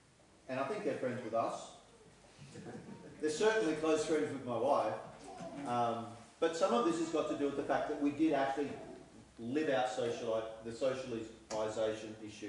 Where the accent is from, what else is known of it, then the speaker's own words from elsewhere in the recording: Australia; I don't think we're very good at doing that as Australian Christians.